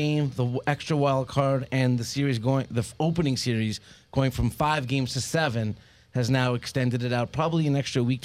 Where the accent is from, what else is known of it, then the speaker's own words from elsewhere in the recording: Montreal, Quebec, Canada; born there; First of all, I was born in Montreal, so I grew up an Expos fan.